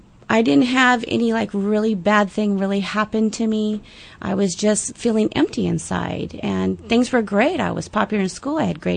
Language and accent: English; West Covina, California, United States; I grew up in the beautiful state of California where the smog settles in the valley of San Gabriel Valley in West Covina area.